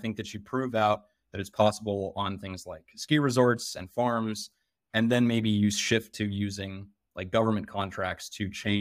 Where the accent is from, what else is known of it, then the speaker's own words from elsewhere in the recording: New England, United States; So I'm from New England, right?